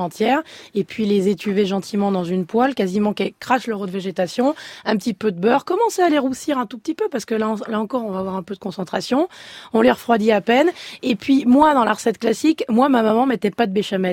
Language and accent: French; Paris, Île-de-France, France; Mais je suis parisienne